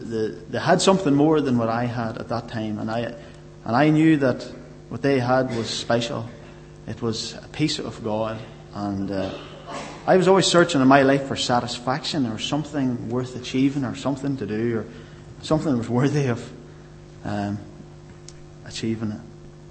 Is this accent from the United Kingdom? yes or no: yes; Cookstown, Northern Ireland, United Kingdom; I am from Cookstown, and I still live in Cookstown.